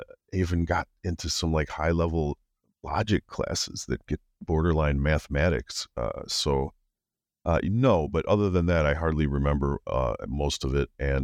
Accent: Chicago, Illinois, United States; It was at University of Illinois. I'm from Chicago, and I started college a year young.

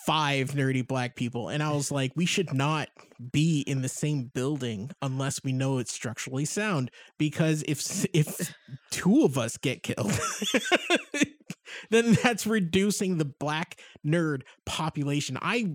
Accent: Massachusetts, United States; I'm from Western Mass, where the white people come from, because it's incredibly white here.

